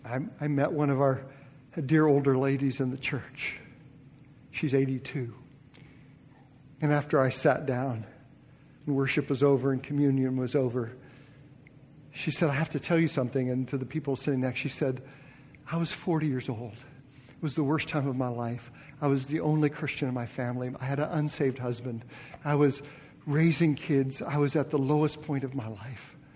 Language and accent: English; Japan; moved away; But I was raised in Japan, and so I just left my homeland. Japan was my home. And came to this country.